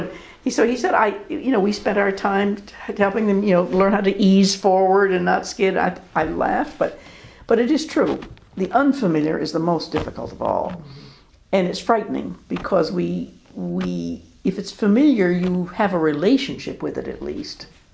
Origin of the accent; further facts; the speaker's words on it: New York, United States; I grew up in New York State, so it was not all that different, but still.